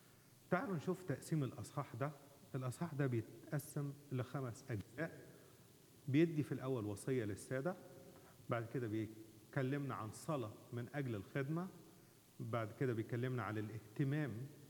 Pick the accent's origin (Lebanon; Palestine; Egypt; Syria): Egypt; زي ما بنقول عندنا في مصر